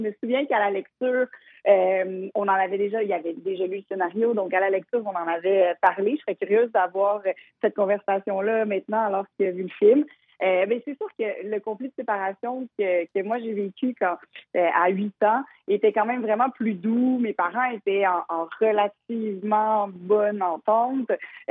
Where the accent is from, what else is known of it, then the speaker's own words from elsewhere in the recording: Repentigny, Quebec, Canada; Moi, je viens de Repentigny. En fait, on vient de Repentigny dans la Naudière.